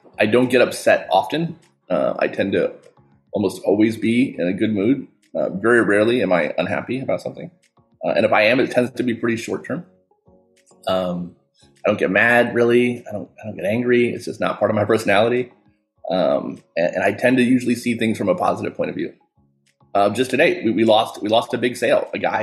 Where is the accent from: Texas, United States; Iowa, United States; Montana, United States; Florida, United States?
Florida, United States; Boynton Beach; I grew up right here in Boynton Beach, Florida. Boynton Beach is about an hour north of Miami. And I've actually lived in the same neighborhood, in the same development for my entire life.